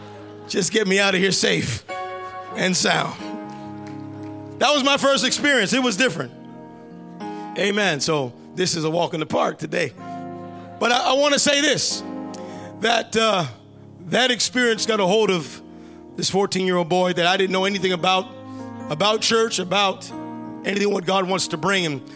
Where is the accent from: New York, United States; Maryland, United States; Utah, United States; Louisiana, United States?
New York, United States; born there; I was born in New York, the Bronx, North America. So I'm 100% American.